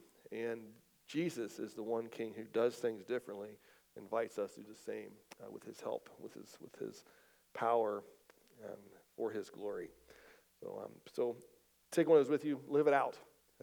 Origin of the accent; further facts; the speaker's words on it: West Virginia, United States; I grew up in West Virginia, so we were West Virginia Mountaineer fans